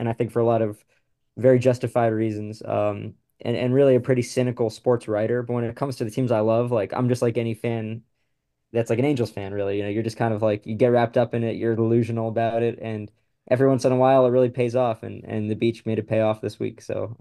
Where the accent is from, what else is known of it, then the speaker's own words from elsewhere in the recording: New York City, New York, United States; Like, I grew up in New York City, and I grew up going to Columbia basketball games